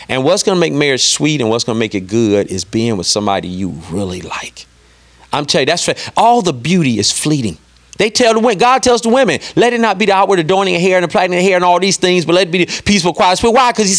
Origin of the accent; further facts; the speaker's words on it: Detroit, Michigan, United States; now in West Palm Beach, United States; I grew up in Detroit. 2.5 million black people to choose from.